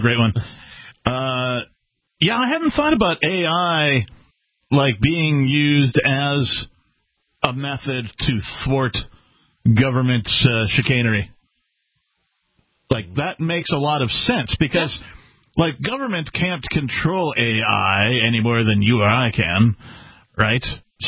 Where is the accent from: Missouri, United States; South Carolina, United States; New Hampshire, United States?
New Hampshire, United States; I'm certainly not going to go around being like, yeah, well, I'm from New Hampshire. We're smarter than you.